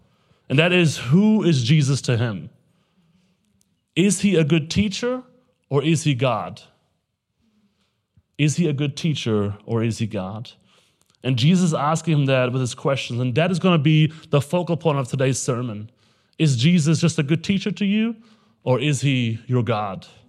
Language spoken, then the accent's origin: English; Germany; English is a second language; moved away as an adult; now in United States; I'm from Germany, and we met there.